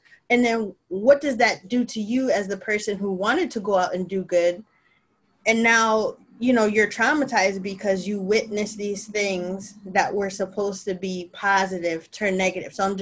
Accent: Springfield, Massachusetts, United States; I'm from Springfield, Massachusetts.

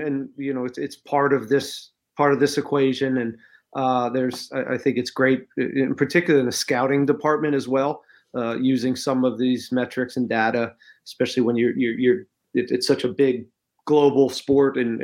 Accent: Pennsylvania, United States; I'm a big fan of Jimmy, and I'm from Pennsylvania, so

